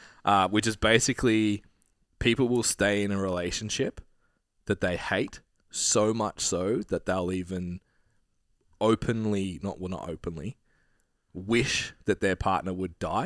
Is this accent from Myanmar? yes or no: no; Australia; I'll use kilometre because we're Australian. We don't talk about miles.